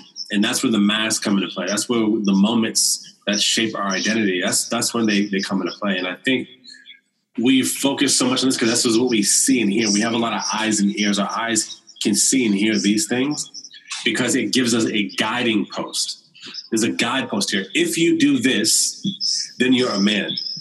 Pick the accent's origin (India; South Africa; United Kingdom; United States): United States; You grew up in Australia. I grew up in America.